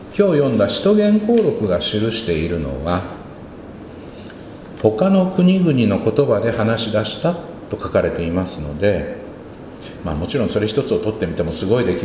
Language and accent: Japanese; Kansai, Japan; accent: Kansai dialect; 私は、まあ、日本語と関西弁との2カ国語しか喋れませんけれども